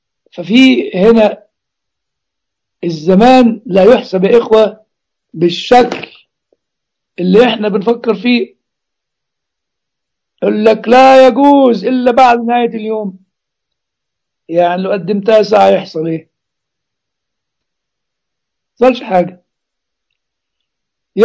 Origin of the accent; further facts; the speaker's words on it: Egypt; عندنا في مصر لك حط في بطنك بطيخة صيفي